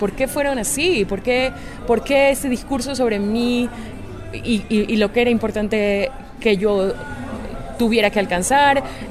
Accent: Ecuador; En Ecuador, por ejemplo, que es de donde yo soy

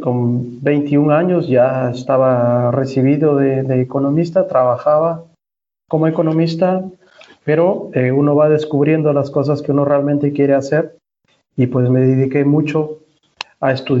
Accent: Peru; moved away as an adult; also born or lived in Barcelona; comencé a trabajar en Perú, en universidades, en empresas privadas. Y a los 24 años, pues salí de Perú, me gané una beca, me fui a España a estudiar una maestría

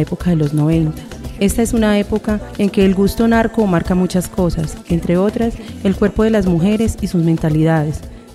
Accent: Antioquia, Colombia; Somos mujeres de Antioquia, lo que vivimos y hacemos es diferente

